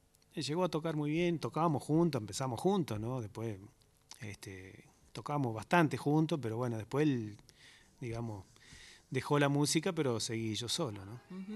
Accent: Villa Minetti, Santa Fe, Argentina; born there; Nací en Villa Minetti, un pueblo que es del noroeste de la provincia de Santa Fe, casi ahí a 20 kilómetros del límite de Santiago y 100 del Chaco, ¿no? Del límite del Chaco. Pero bueno, viviendo hace más de 20 años ya en Santa Fe Capital

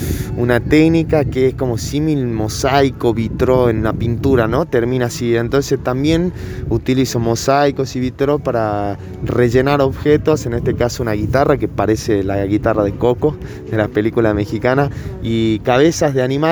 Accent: Jujuy, Argentina; Yo soy jujeño, muralista, comunicador social y artista plástico.

